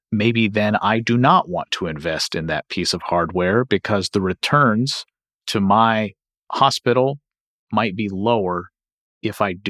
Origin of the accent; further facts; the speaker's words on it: Kentucky, United States; And in my home state of Kentucky